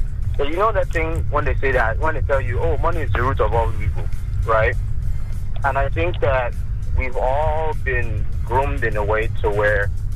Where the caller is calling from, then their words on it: Ajawa Estate, Nigeria; I'm calling from Ajawa Estate.